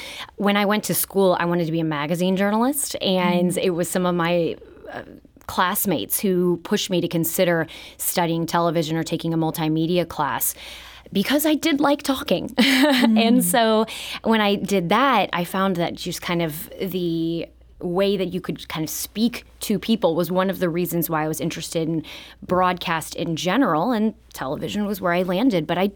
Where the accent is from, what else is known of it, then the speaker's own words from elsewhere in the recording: St. Louis, Missouri, United States; And yes, St. Louis is my hometown.